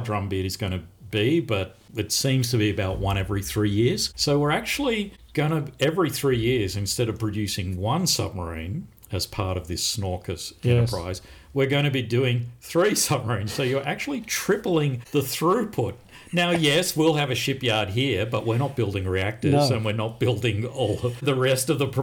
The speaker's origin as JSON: {"language": "English", "country": "Australia", "said": "But as an Australian, one of the things I'm a little concerned about here"}